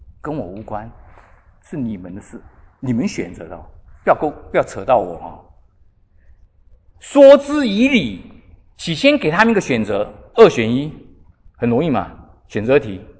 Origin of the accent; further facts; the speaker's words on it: China; 我们中国人很少人牧师有改名叫徐耶稣